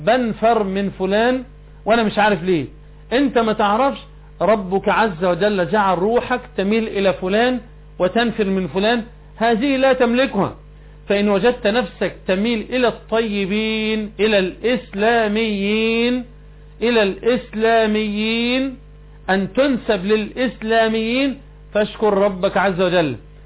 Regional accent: Egypt; احنا مش فراعنة، احنا مصريين، احنا مسلمين.

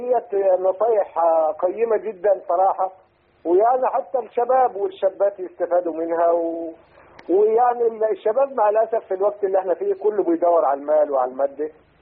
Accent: Egypt; moved away as an adult; now in Saudi Arabia

